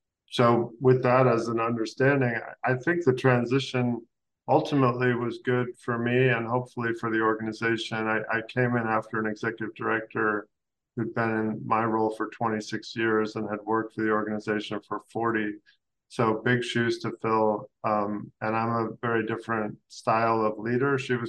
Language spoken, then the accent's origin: English; California, United States; now in Sacramento, United States; I grew up in Southern California, so in some ways this is coming home for me, but it had been 30 years since I had lived in the state. I never lived in Sacramento, which is where I am.